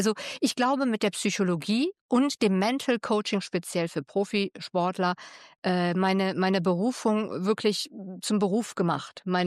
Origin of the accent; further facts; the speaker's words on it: Germany; als Kind in Deutschland war ich natürlich ein Exot, weil … weil ne … … gab es nicht. Und in Italien, con la PH … non esiste.